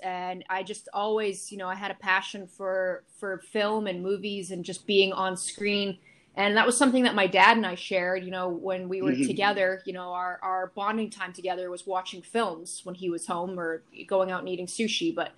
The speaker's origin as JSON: {"language": "English", "town": "Tampa", "region": "Florida", "country": "United States", "tie": "born or raised there", "also_born_or_lived": "Calgary, Canada", "said": "I was born in Calgary in the 1987. And then in 1991, when I was about turning 4 years old, we moved to Tampa, Florida. And I lived there for the first, you know, 6 years of my life."}